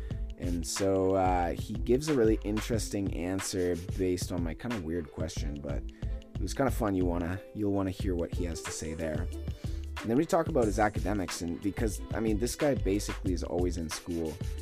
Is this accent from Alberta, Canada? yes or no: yes; Calgary, Alberta, Canada; moved to my hometown of Calgary.